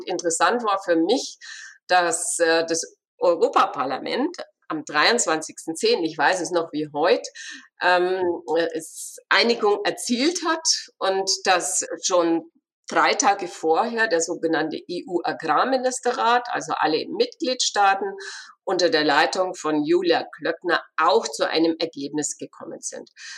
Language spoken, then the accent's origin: German; Bavaria, Germany; Für mich als Bayerin bleibt mal festzuhalten, dass es in Bayern zum Beispiel jetzt schon überhaupt keine Förderung mehr für neue Ställe gibt